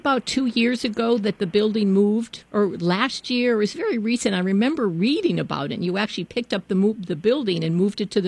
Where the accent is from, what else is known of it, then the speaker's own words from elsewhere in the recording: Connecticut, United States; And growing up in Connecticut, as I did, very familiar with Cape Cod.